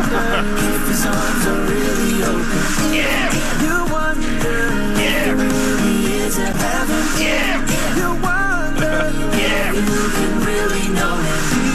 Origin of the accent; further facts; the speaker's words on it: Mesquite, Texas, United States; Growing up, again, I grew up in Mesquite.